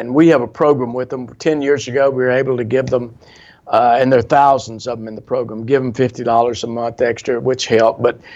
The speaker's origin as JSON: {"language": "English", "town": "Fort Worth", "region": "Texas", "country": "United States", "tie": "born or raised there", "said": "And I grew up in Fort Worth, Texas."}